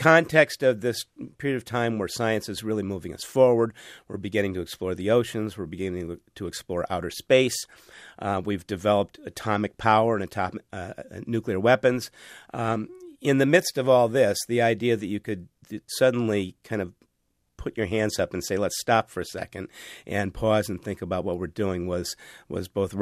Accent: Florida, United States; I grew up in Florida in the late 1950s and early 1960s, and we had occasional outbreaks of encephalitis

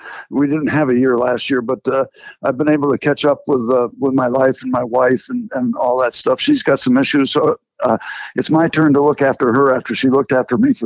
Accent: Connecticut, United States; Well, I came from Connecticut and tried out when I was out of high school

